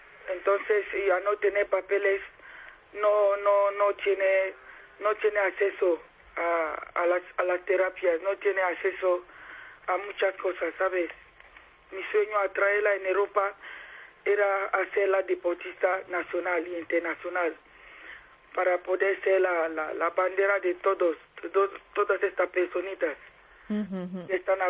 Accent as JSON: {"language": "Spanish", "country": "Cameroon", "moved": "as an adult", "lives_now": "Spain", "said": "Salí de Camerún hace 12 años."}